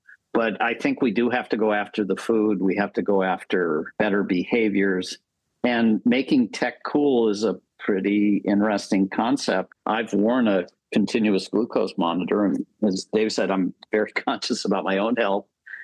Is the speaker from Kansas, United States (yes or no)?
no; Minnesota, United States; And I grew up in Minnesota with the long winters, and both my parents were chain smokers.